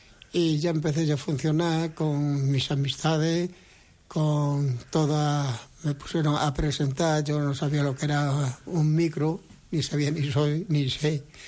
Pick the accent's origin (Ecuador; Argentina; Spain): Spain; Zafra, Extremadura; now in Catalonia, Spain; yo como extremeño, como pacense, pues estoy muy orgulloso de mi pueblo, en que llevo 45 años en Cataluña, pero mi tierra la he hecho mucho de menos.